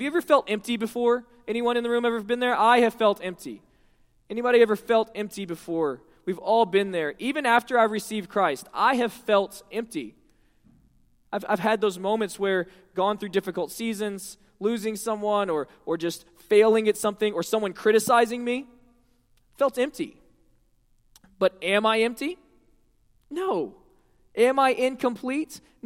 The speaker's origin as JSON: {"language": "English", "town": "Houston", "region": "Texas", "country": "United States", "tie": "born or raised there", "said": "I grew up in Houston"}